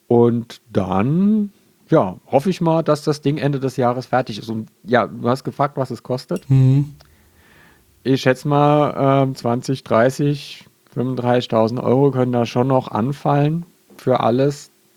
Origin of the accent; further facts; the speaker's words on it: Mainz, Rhineland-Palatinate, Germany; Ja, ich komme ja aus Mainz.